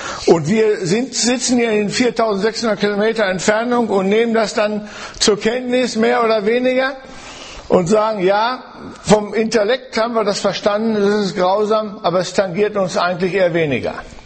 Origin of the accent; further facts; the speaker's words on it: Germany; wir sind ja auch Deutsche, die wir nicht Fußball gucken. Ich zähle mich also auch dazu.